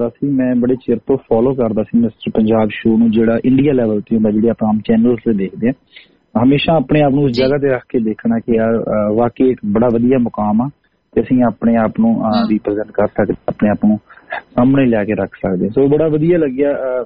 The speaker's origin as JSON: {"language": "Punjabi", "town": "Zira", "region": "Punjab", "country": "India", "tie": "born or raised there", "also_born_or_lived": "Basti Bootewala", "said": "ਮੇਰਾ ਜਨਮ ਅਸਲ ਚ ਮੇਰੇ ਜੱਦੀ ਕੁਸ਼ਤੀ ਪਿੰਡ ਬਸਤੀ ਬੂਟੇ ਵਾਲੇ ਵਿਖੇ ਤਹਿਸੀਲ ਜ਼ੀਰਾ ਜ਼ਿਲ੍ਹਾ ਫਿਰੋਜ਼ਪੁਰ … ਦੇ ਮਾਤਾ ਜੀ ਸੁਖਚਿੰਦਰ ਕੌਰ ਜੀ ਦੀ ਕੁੱਖੋਂ ਮੇਰਾ ਜਨਮ ਹੋਇਆ ਤੇ ਮੈਂ ਆਪਣੇ ਜਿਹੜੇ ਮੁੱਢਲੇ ਜਿਹੜੀ ਪੜ੍ਹਾਈ ਜਿਹੜੀ ਕੀਤੀ ਹੋਈ ਲੋਕਲ ਸ਼ਹਿਰ ਜ਼ੀਰਾ ਵਿਖੇ ਕੀਤੀ ਹੈ"}